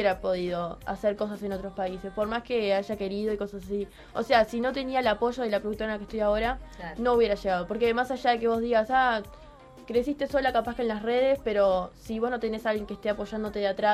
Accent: Uruguay; vengo de Uruguay.

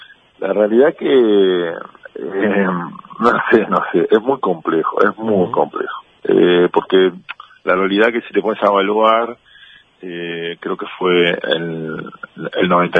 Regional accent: Uruguay; somos muchos los uruguayos que estamos pendientes

